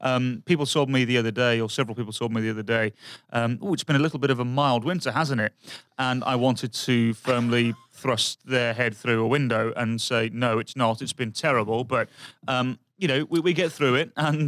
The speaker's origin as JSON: {"language": "English", "region": "England", "country": "United Kingdom", "lives_now": "United States", "said": "I'm from England and I'm used to crap weather."}